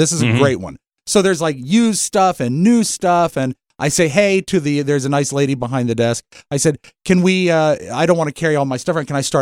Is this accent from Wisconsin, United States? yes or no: no; Leesburg, Virginia, United States; And I'm from Leesburg.